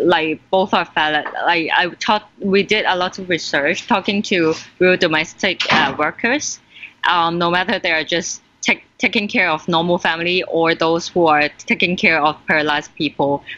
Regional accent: Philippines; But as a Filipino

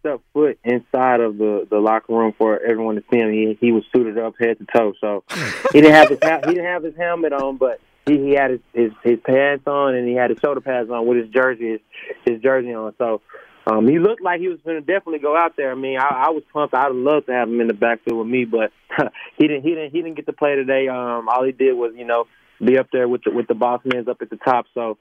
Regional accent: Dallas, Texas, United States; I'm from Dallas, Texas, first time being out here.

